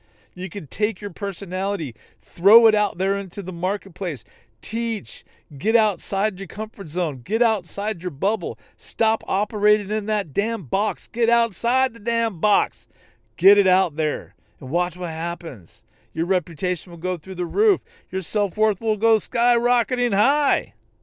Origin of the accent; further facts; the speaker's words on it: Texas, United States; I'm from Texas, all right, Texas.